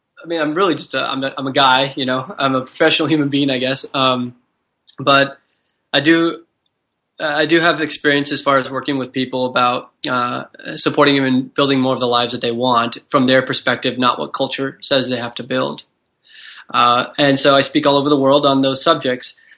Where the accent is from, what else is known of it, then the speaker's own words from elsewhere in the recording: California, United States; I grew up in Silicon Valley, which is the birthplace of a lot of the big companies out there.